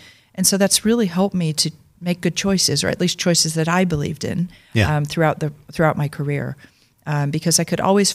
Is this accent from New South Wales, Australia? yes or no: no; Melbourne, Victoria, Australia; And I grew up in Australia. I spent many years as a young girl living in Melbourne with my family.